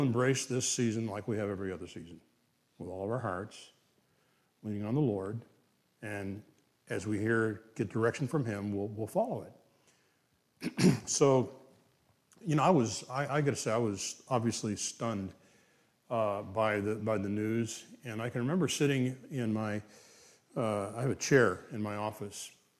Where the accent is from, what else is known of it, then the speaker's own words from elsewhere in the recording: Kansas, United States; I'm from Kansas, for heaven's sakes. You know, I know people in Kansas that never left Kansas, right?